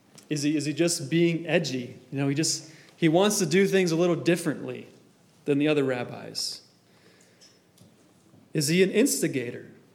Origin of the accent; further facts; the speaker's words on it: Wisconsin, United States; So we grew up in Wisconsin, and we would go to Michigan, and we'd pass through Illinois.